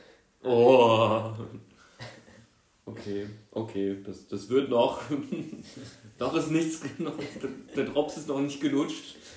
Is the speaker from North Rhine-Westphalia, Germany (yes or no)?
yes; Mönchengladbach, North Rhine-Westphalia, Germany; Stimmt, ich komme aus Mönchengladbach.